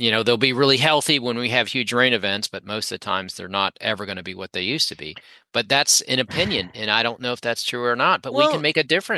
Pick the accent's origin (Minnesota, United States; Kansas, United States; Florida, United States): Florida, United States; And I'm aware of that because I grew up in Florida in the 60s and 70s.